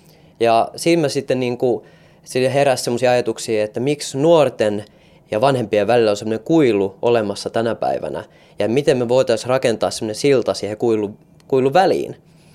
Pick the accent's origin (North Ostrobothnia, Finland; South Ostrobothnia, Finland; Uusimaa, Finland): Uusimaa, Finland; Helsinki; mä tuun Helsingistä ja on 23-vuotias opiskelija. Opiskelen Diakissa tällä hetkellä.